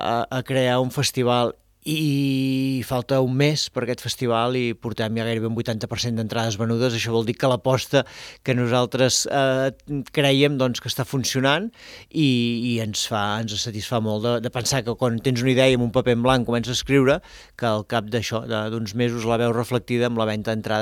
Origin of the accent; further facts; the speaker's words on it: Arbúcies, Catalonia, Spain; Jo soc d'Arbúcies i quan vas a Barcelona et diuen els de Girona, no? Però jo tinc una cosa molt curiosa a nivell meu, que la meva família una part ve de la Garrotxa i l'altra ve d'Osona, no? I llavors em lliga molt que Arbúcies està al mig entre Olot i entre Vic, no?